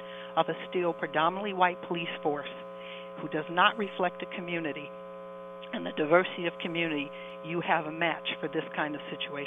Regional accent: Detroit, Michigan, United States; now in Iowa, United States; the experience happened to me growing up in Detroit, Michigan, and me coming to Iowa in 1983

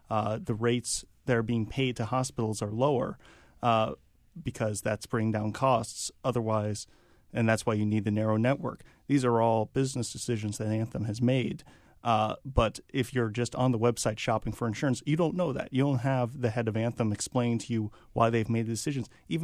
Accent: Washington, District of Columbia, United States; I'm going to be leaving the Monitor at the end of next week and moving down to Washington, D.C., my hometown, and going to be working for the Wall Street Journal

